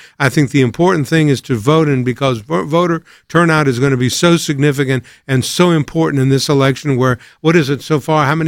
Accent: Georgia, United States; Yeah, that's right. I'm from Georgia.

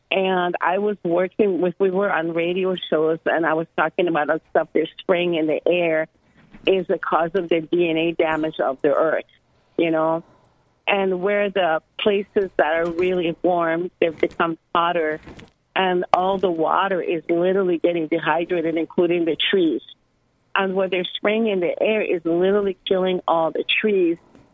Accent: Iran; I'm from Iran. I just wanted to let you know.

